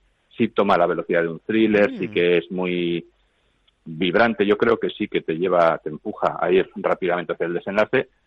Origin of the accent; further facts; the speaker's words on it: Bilbao, Basque Country, Spain; al público que puede escucharnos ahora, que somos de Bilbao o de cerca